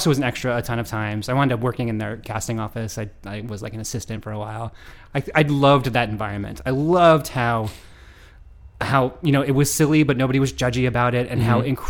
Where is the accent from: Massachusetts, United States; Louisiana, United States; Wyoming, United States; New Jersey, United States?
New Jersey, United States; Well, I grew up in North Jersey. I went to Chapel Hill, to UNC Chapel Hill.